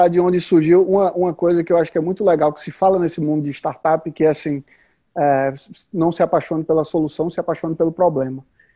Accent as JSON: {"language": "Portuguese", "town": "Recife", "region": "Pernambuco", "country": "Brazil", "said": "Eu sou de Recife, você vê meu sotaque"}